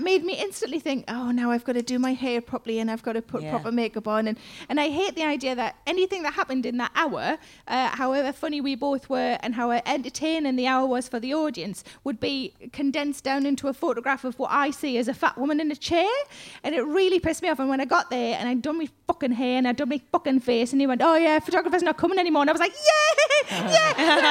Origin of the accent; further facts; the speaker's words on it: South Shields, North East England, United Kingdom; But I did a gig yesterday up in my hometown in South Shields